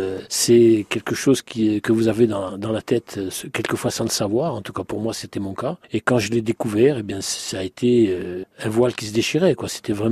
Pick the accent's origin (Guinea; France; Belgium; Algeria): France; Bastia, Corsica; also born or lived in Paris; now in Ajaccio, France; je suis né à Paris et j'ai vécu mon enfance à Bastia. Et j'ai quitté Bastia, si vous voulez, pour mon service militaire. Et j'ai été nommé à Ajaccio et j'en suis plus parti.